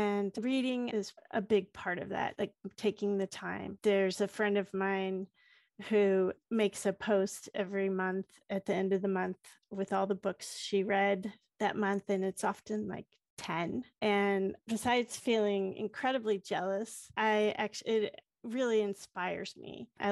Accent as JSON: {"language": "English", "town": "St. Louis", "region": "Missouri", "country": "United States", "said": "He's a hometown hero. We're both from St. Louis."}